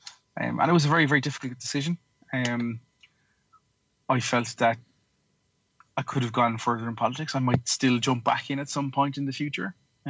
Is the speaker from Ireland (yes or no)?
yes; Cork, Munster, Ireland; And that work was not in my hometown of Cork.